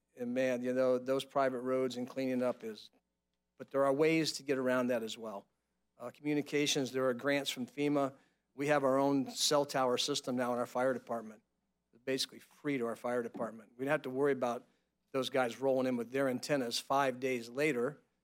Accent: Florida, United States; I'm from Monroe County, so while we seem like we're not rural, we're very rural.

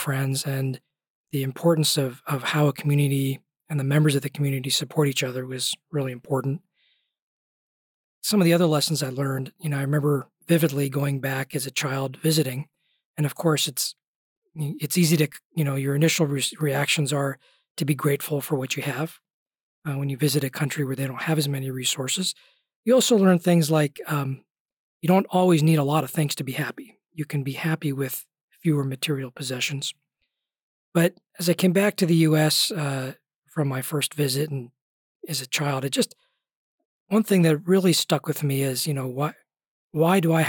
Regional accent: Ohio, United States; also born or lived in India; I was born in India, but came to the U.S. at a very young age and grew up in northeastern Ohio.

